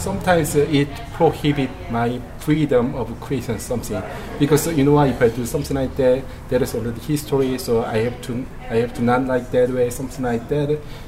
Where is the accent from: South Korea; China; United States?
South Korea; Sad to say that I grew up in Korea.